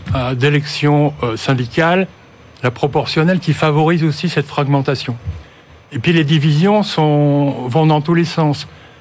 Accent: Hauts-de-France, France; moi, je suis du Nord-Pas-de-Calais.

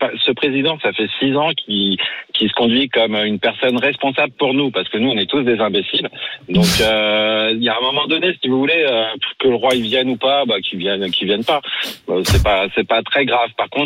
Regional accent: France; en tant que Français

